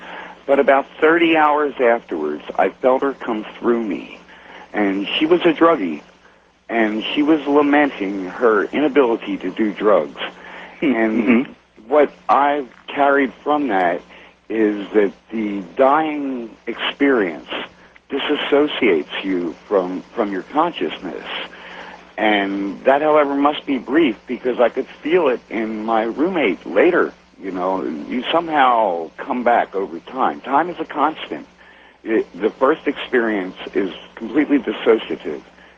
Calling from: Washington, United States; I'm from Washington State.

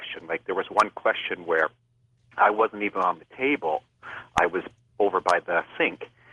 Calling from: Oakville, Ontario, Canada; I'm calling from Oakville, Ontario, Canada.

